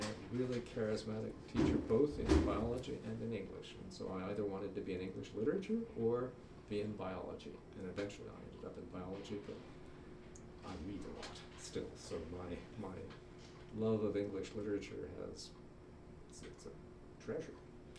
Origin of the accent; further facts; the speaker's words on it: New York City, New York, United States; born there; I was born in New York City in 1945.